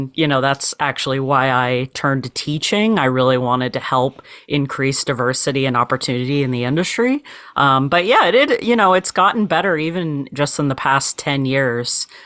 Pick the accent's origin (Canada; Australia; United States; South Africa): United States; New Hampshire; also born or lived in Japan; I grew up in New Hampshire and ended up living in Japan for a couple of years before that, teaching English